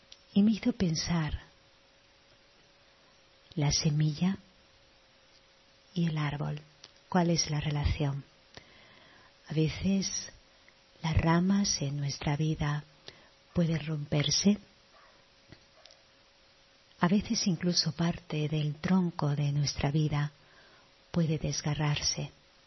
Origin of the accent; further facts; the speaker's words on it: Seville, Andalusia, Spain; El otro día hubo un suceso en Sevilla, de donde vengo.